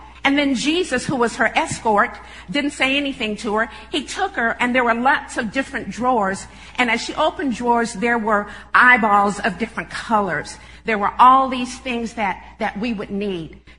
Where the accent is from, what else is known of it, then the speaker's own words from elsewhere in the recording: California, United States; now in Fort Wayne, United States; And we live where it's a lot of snow in Fort Wayne. Lots of snow and lots of ice in the winter. And I'm from California.